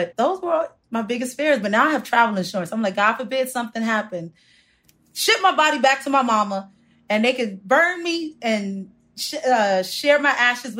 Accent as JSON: {"language": "English", "region": "New York", "country": "United States", "tie": "born or raised there", "said": "I grew up in New York."}